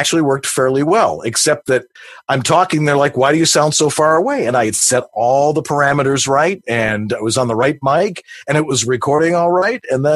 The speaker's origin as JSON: {"language": "English", "town": "Buffalo", "region": "New York", "country": "United States", "said": "And I'm like, well, I'm from Buffalo. It's close enough, isn't it?"}